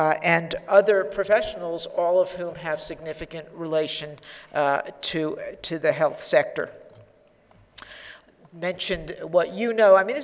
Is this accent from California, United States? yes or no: yes; California, United States; An alternative approach I have is that I'm from California and I'm proud of it, and we welcome you.